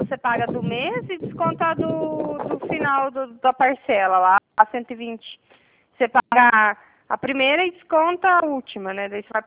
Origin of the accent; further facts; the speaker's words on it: Toledo, Paraná, Brazil; Sou de Toledo, Paraná.